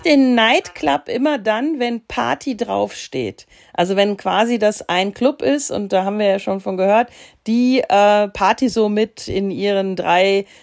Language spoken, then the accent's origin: German; North Rhine-Westphalia, Germany; also ich komme ja ursprünglich auch aus dem Ruhrgebiet